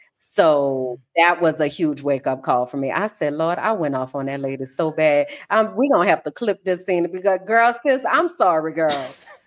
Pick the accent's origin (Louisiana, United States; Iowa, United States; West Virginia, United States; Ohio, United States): Louisiana, United States; New Orleans; and I'm from New Orleans for anybody who didn't know.